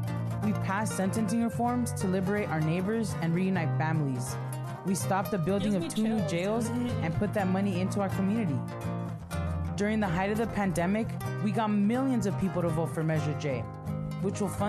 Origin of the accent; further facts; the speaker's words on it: Los Angeles, California, United States; What makes LA home? To me, it's the people. I grew up in Highland Park.